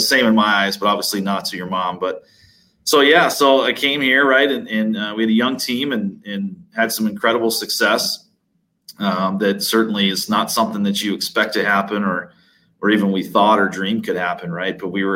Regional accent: Minnesota, United States; I grew up in the North, obviously played in a school in the North here in Minnesota.

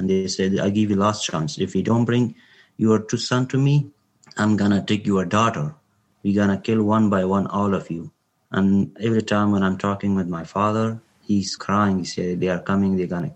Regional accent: Kabul, Afghanistan; English is a second language; moved away as an adult; I grew up in Kabul and I go to my job in Kandahar.

